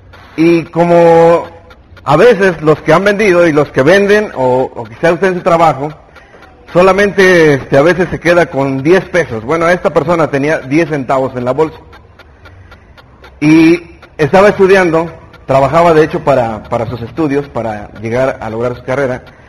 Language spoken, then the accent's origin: Spanish; Toluca, State of Mexico, Mexico; Vengo de Toluca, ni para Almazagua.